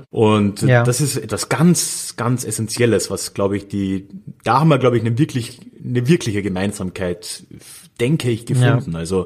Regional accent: Carinthia, Austria; ich bin ja in Haida Country aufgewachsen, in Kärnten

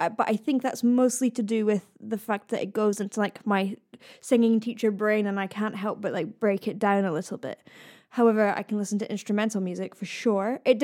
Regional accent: Scotland, United Kingdom; accent: Scottish, east coast; my accent does confuse everyone. It is, in fact, Scottish, but I was born in England and my parents are English, so it's a little bit confusing because I think it's a bit mixed up. And it's from the east coast of Scotland.

